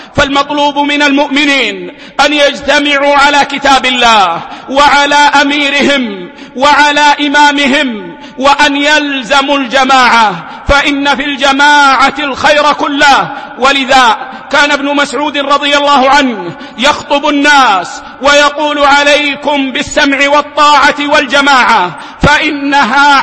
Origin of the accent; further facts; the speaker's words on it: Saudi Arabia; now in United Arab Emirates; في بلدنا السعودية